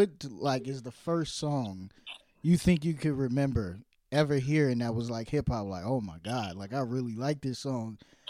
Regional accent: Brooklyn, New York, United States; born there; because I was born in Brooklyn but I lived all over.

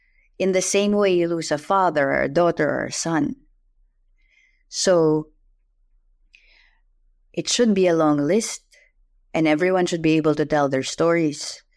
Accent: Philippines; maybe because I'm Catholic or was Catholic, maybe because I'm Filipino, I don't know.

